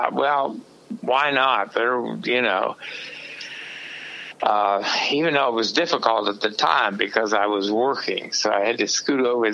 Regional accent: West Virginia, United States; So he and I both grew up in, I grew up in West Virginia, he grew up in Kentucky.

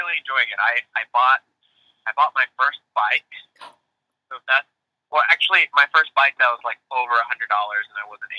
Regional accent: Alabama, United States; I'm from Alabama, so the thing to do there is band

